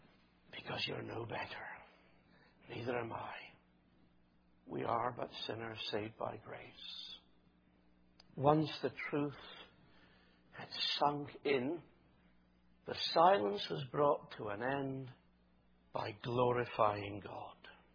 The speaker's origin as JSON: {"language": "English", "region": "Scotland", "country": "United Kingdom", "said": "Not because I'm a Scot, not because you are Dutch."}